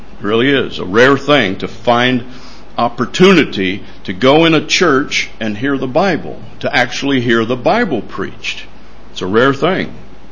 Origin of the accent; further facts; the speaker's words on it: United States; I don't have any regrets growing up in America. I'm not ashamed to call myself an American.